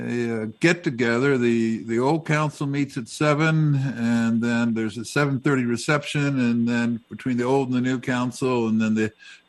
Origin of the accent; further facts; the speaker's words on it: New York City, New York, United States; born there; also born or lived in Aspen / Boulder / Denver; New York City. I was born in New York City, went suburbs, lived in Aspen, lived in Boulder, lived in Denver, I guess a little while.